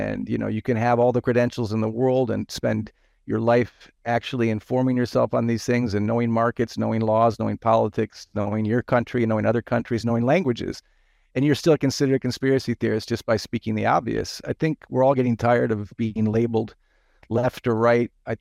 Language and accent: English; United States; moved away; I'm as American as apple pie, although I've spent many decades overseas.